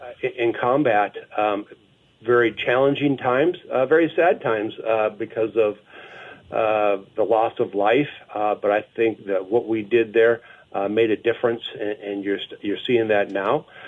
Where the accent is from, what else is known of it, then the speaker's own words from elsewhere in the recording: Minnesota, United States; now in Montana, United States; Well, I believe it or not, I was raised in Minnesota. I did the aviation program in North Dakota